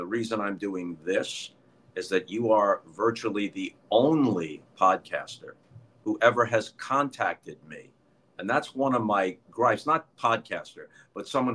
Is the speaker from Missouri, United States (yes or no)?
yes; St. Louis, Missouri, United States; I tend to do things in St. Louis because that's kind of my hometown.